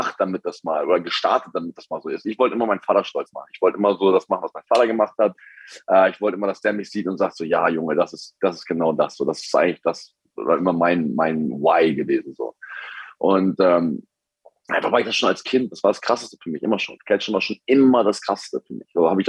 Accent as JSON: {"language": "German", "region": "Hamburg", "country": "Germany", "said": "ich komme aus Hamburg."}